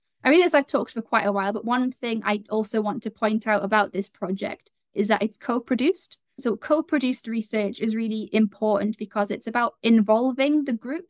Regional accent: Newcastle, North East England, United Kingdom; accent: Geordie; Now, I'm from Newcastle in the Northeast.

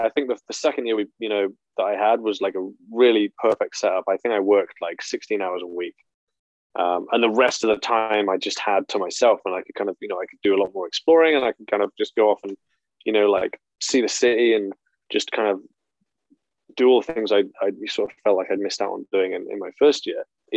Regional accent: United Kingdom; now in Vancouver, Canada; like out here, I'm like, I'm the English guy. Mm-hmm. I mean, I guess in Kitsilano, that's not that much of a new thing.

